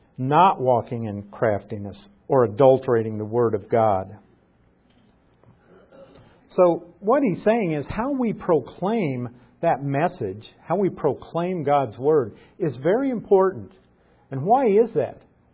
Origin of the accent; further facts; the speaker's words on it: Nebraska, United States; I'm from Nebraska. A lot of you know that.